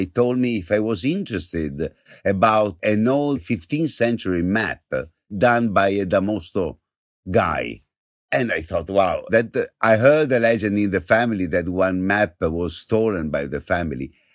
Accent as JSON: {"language": "English", "town": "Venice", "region": "Veneto", "country": "Italy", "second_language": "English", "said": "Like, I'm half from Venice and my mother is from Sicily. So from the top to the bottom."}